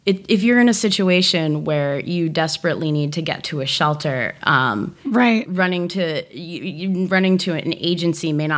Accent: New Jersey, United States; moved away as an adult; now in Los Angeles, United States; I'm from New Jersey.

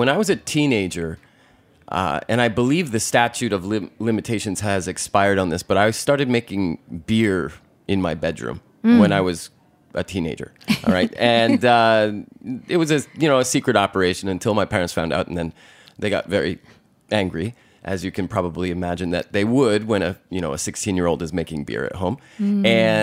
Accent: Bristol, Vermont, United States; now in Japan; I'm originally from Bristol, Vermont.

